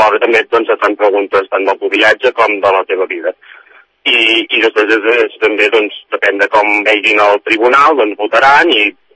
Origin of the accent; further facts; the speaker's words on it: Puig-reig, Catalonia, Spain; és un gran orgull poder representar el meu poble i encara més la Catalunya Central aquest any.